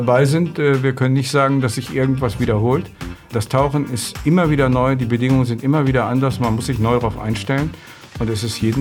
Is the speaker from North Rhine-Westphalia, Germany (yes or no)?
no; Unsen, Lower Saxony, Germany; Ich komme aus Unsen